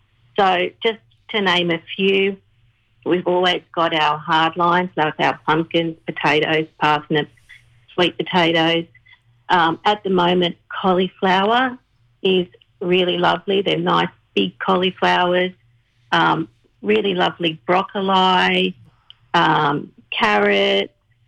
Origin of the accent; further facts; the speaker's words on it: Dural, New South Wales, Australia; Well, I actually originally grew up in the Hills District, so I grew up in around Dural and Beecroft